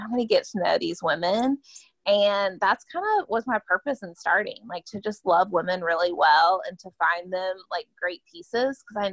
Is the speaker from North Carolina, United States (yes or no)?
yes; North Carolina, United States; now in Nashville, United States; So that's what brought me to Nashville. I'm from North Carolina.